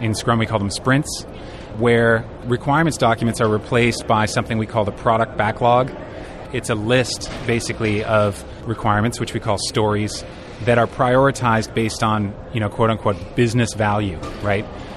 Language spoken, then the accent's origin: English; Canada; also born or lived in United Kingdom; now in New York, United States; I lived in the UK for the past 3 years. I'm Canadian, but I lived in the UK for the past 3 years, and I've just recently relocated to New York.